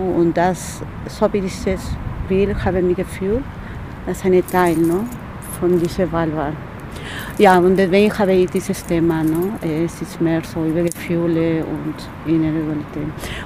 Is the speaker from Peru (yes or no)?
yes; Peru; German is a second language; now in Tübingen, Germany; ich komme aus Peru, ich wohne schon fast 28 Jahre hier in Tübingen.